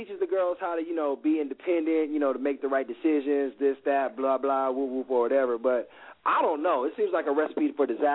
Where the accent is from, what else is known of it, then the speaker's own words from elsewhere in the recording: United States; I mean, like I said, because we're American, we all know it's like, nah, fuck that.